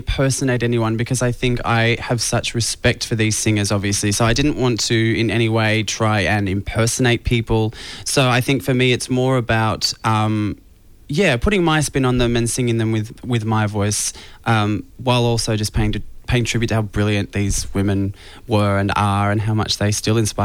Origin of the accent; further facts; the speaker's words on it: Mill Park, Victoria, Australia; Well, I grew up in Mill Park, which is sort of northern suburbs.